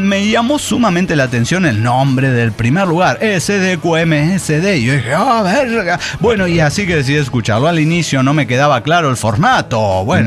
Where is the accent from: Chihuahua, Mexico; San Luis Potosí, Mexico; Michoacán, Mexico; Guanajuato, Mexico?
Michoacán, Mexico; now in Colima, Mexico; Soy de Michoacán, pero vivo en Colima actualmente.